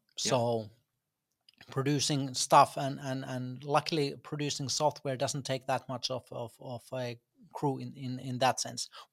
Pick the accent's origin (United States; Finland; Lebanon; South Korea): Finland; Oulu, North Ostrobothnia; English is a second language; I'm from Oulu, Finland, and I'm a part of Eventilla crew.